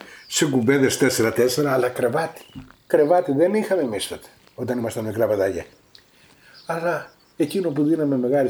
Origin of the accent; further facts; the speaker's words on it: Asprochori, Epirus, Greece; το χωριό μου ονομάζεται Ασπροχώριο Δοδόνης Ιωαννίνων. Γεννήθηκα και μεγάλωσα στη γωνία στο Τζάκι μετά τον πόλεμο, σε ένα χωριό καμένο από τους Γερμανούς, ολοσχερός.